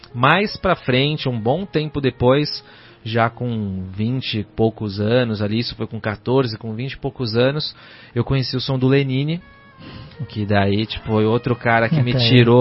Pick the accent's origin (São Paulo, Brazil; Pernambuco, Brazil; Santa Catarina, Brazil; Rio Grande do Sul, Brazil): São Paulo, Brazil; born there; Nasci em São Paulo